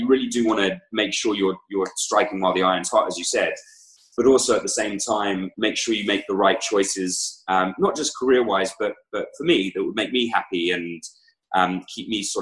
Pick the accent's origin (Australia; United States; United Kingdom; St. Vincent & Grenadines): United Kingdom; I'm a British guy actor.